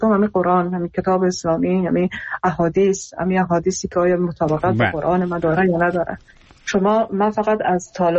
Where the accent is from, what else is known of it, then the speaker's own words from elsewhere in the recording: Iran; خودم در ایران بزرگ شدم اونم اونجا درس خوندم